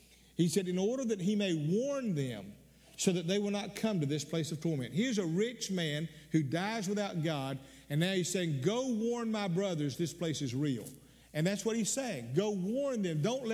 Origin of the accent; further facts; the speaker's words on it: Newfoundland and Labrador, Canada; He came to Columbus where I was at. I was raised in Newfoundland.